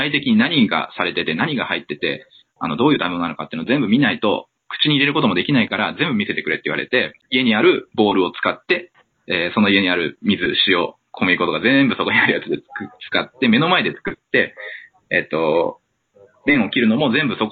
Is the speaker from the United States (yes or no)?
yes; United States; now in Japan; 日本で生まれてアメリカで育った要はそういう思春期を過ごして自分のアイデンティティが形成される時期にそういうところで過ごしていたので